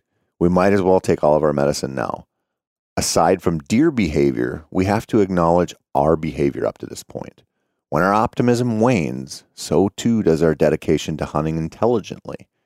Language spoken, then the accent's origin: English; Minnesota, United States; When I don't kill a buck in my home state of Minnesota